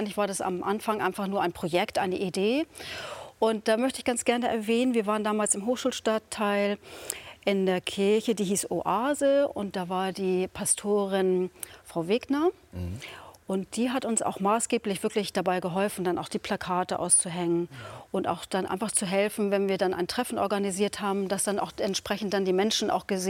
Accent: Hasloh, Schleswig-Holstein, Germany; now in Lübeck, Germany; Also ursprünglich komme ich persönlich nicht aus Lübeck. Ich bin dann nach Lübeck gezogen aus Haslo.

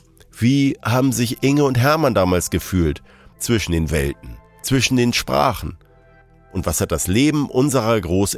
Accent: Föhr, Schleswig-Holstein, Germany; also born or lived in Hamburg; Auch ich habe einen Teil meiner Kindheit auf Föhr verbracht. Meine Eltern haben damals in Hamburg und Kiel studiert und parkten mich eben auf Föhr, bei den Großeltern. Föhr fühlt sich für mich wie Heimat an, genauso wie Hamburg.

